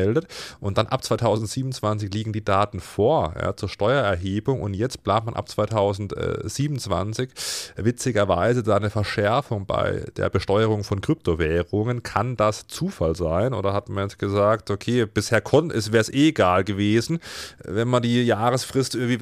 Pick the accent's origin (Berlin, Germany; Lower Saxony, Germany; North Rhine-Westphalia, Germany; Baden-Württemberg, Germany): Baden-Württemberg, Germany; Freiburg; hier als Freiburger